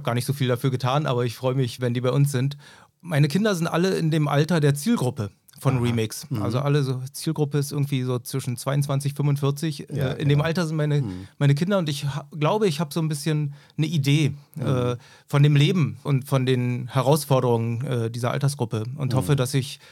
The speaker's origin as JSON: {"language": "German", "region": "East Germany", "country": "Germany", "tie": "born or raised there", "said": "aber ich bin in der DDR groß geworden und als Christen waren wir immer leider auch wenige"}